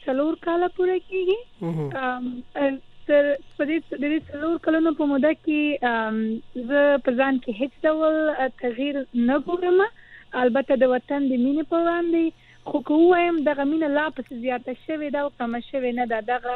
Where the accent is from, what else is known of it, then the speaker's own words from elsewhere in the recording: Afghanistan; ما ورته وویل چې زه افغانه یم، د افغانستان یم.